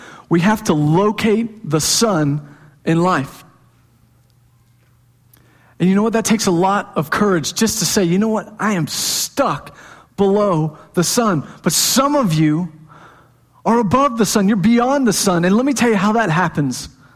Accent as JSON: {"language": "English", "town": "Plano", "region": "Texas", "country": "United States", "tie": "born or raised there", "said": "I grew up in Plano, and my parents were Plano parents, and we did the Plano thing"}